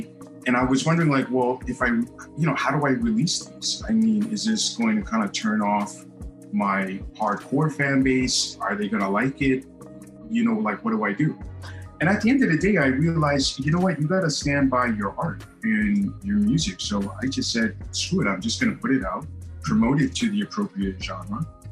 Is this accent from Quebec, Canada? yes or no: yes; Montreal, Quebec, Canada; I'm originally from Montreal.